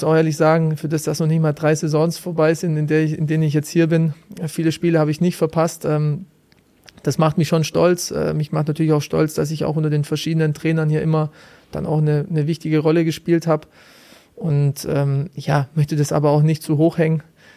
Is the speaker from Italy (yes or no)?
yes; Italy; als Italiener gehe ich auch ein bisschen mit der Mode